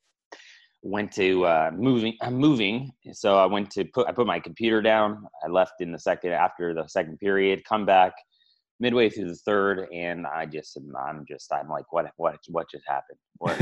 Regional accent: Los Angeles, California, United States; against my hometown Los Angeles Kings.

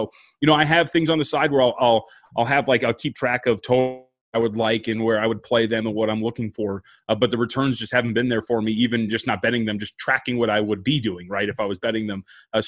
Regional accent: United States; So I grew up, I think, as most American kids do, like as a real big football fan

